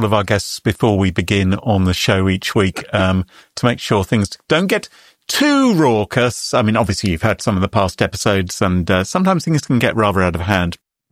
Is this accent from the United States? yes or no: no; United Kingdom; at least for me as a Brit.